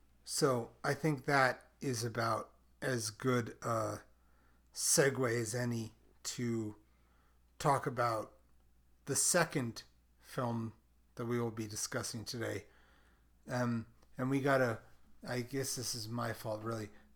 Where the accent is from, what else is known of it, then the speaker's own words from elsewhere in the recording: New York City, New York, United States; growing up in New York City during David Dinkins and Rudy Giuliani era New York City.